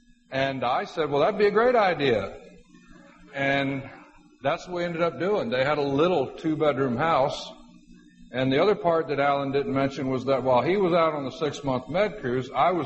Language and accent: English; Florida, United States; and he finds out I'm from Florida, and he says, oh, I've got a relative down in Florida.